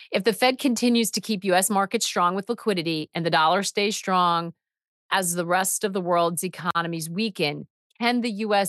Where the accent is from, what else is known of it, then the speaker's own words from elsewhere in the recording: United States; We're always happy to be American